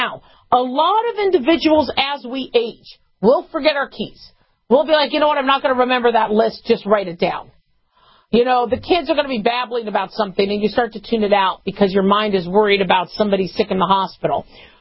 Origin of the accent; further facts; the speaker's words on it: Nevada, United States; I'm from Nevada.